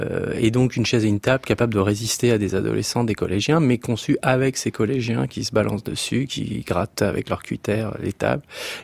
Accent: Strasbourg, Grand Est, France; c'est que j'ai grandi à Strasbourg, donc en province.

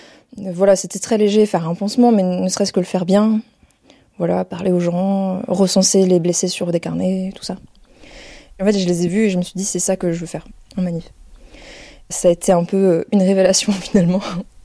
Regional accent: Poitiers, Nouvelle-Aquitaine, France; Je viens de Poitiers et là, en ce moment, dans la vie, je vais faire une formation pour apprendre à fabriquer des bateaux à l'ancienne.

